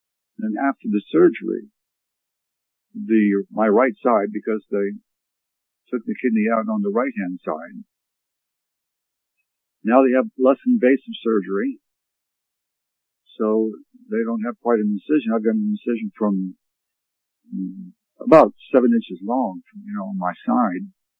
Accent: Fredericton, New Brunswick, Canada; also born or lived in Ontario; now in United States; growing up in Nashwauksis, Fredericton, New Brunswick, Canada. I'm a Canadian citizen and an American citizen, both. I was born and raised in Canada. I lived in New Brunswick

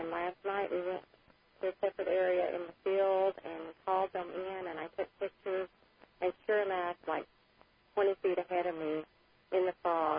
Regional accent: Oklahoma, United States; from Oklahoma.

